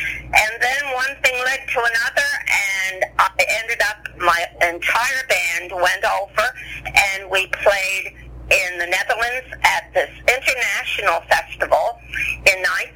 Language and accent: English; Canada; being Canadian